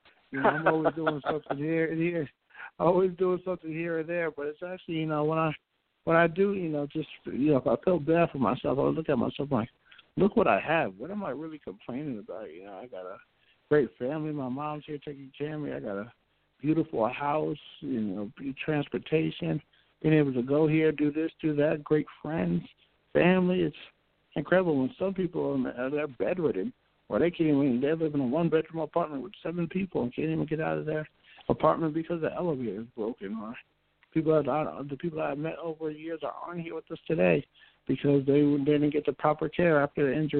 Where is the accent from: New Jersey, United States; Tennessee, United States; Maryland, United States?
New Jersey, United States; Avenel; born or raised there